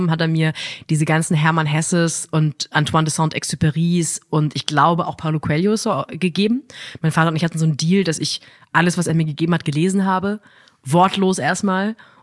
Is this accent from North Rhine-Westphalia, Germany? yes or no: no; Ettenheim-Münchweier, Baden-Württemberg, Germany; ich bin auch in Ettenheim-Münchweier groß geworden. Das heißt, ich bin nicht mehr in der Stadt groß geworden, sondern ich musste dann nochmal 3 Kilometer Feldweg fahren, um zum ersten Supermarkt zu kommen.